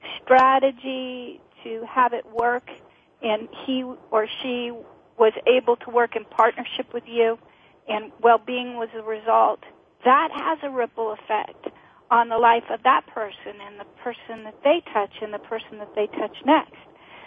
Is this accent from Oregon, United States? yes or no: yes; Oregon, United States; When I was a kid, I went to a Madame Tussauds wax museum in Canada because I grew up in Oregon.